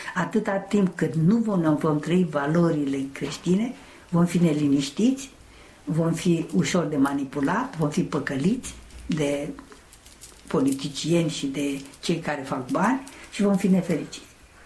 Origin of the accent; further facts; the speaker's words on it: Romania; born there; Și dacă m-am născut în România, eu sunt bucuroasă că m-am născut în România